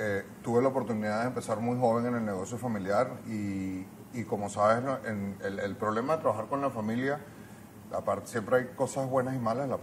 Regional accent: Caracas, Capital District, Venezuela; born there; yo nací en Caracas en el año 76, de padre de familia libanesa. Mi abuelo emigró a principios del siglo XX a Puerto Cabello.

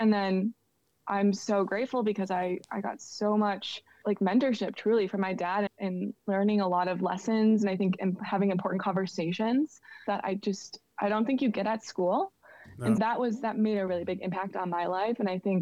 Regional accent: Wisconsin, United States; So I ended up, I grew up in Wisconsin and I was really passionate about basketball.

